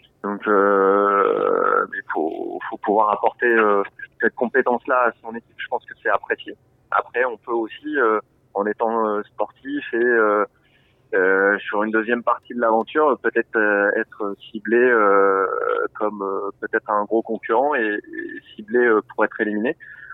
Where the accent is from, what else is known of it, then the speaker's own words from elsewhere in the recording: Centre-Val de Loire, France; now in Châtellerault, France; Alors oui, j'habite à côté de Châtellerault, c'est vrai, depuis 6 ans. Je suis pas originaire de la Vienne, hein, je suis originaire du Loir-et-Cher, d'un petit village à côté de Blois. Voilà, mais la Vienne n'était pas inconnue puisque j'étais une partie de mes études sur Poitiers.